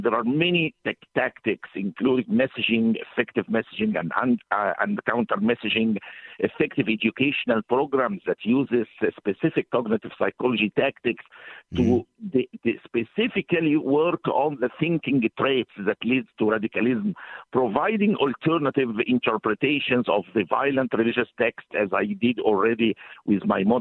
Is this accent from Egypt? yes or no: yes; Egypt; I was brought up in Egypt by a very secular and liberal family.